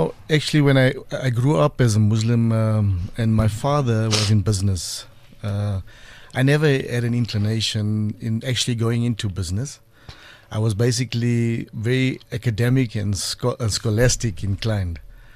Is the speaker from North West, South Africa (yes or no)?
no; Johannesburg, Gauteng, South Africa; I grew up in the Western